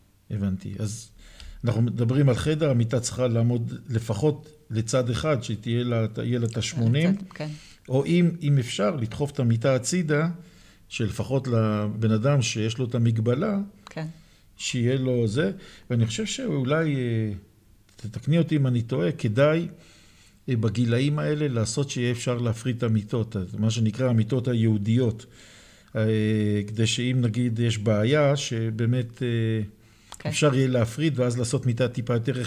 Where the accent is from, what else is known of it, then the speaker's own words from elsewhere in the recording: Jerusalem, Jerusalem District, Israel; אנחנו ירושלמים, אין לנו בעיה